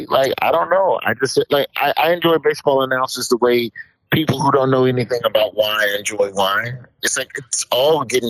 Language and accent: English; Alabama, United States; I grew up in Alabama. You get the Braves game.